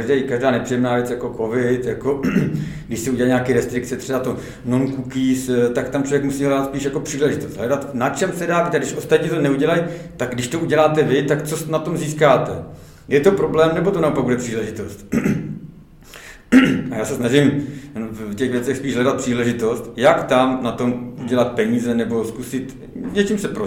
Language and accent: Czech; Moravia, Czechia; mám i chalupu na Moravě, kde mám rodiče, já jsem původně z Moravy